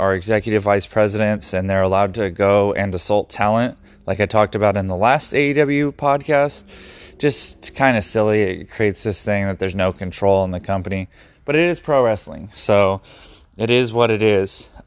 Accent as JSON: {"language": "English", "town": "Sacramento", "region": "California", "country": "United States", "said": "I like to try to claim Brian Cage because he's from Chico and I'm from Sacramento"}